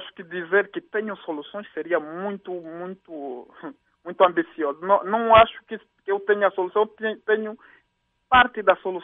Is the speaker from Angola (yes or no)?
yes; Angola; Como angolanos, acho que é muito importante seguirmos esse programa